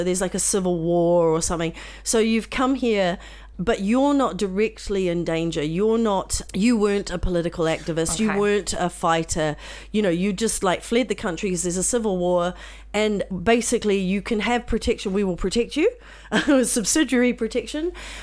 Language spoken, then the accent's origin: English; New Zealand; But I'm from New Zealand.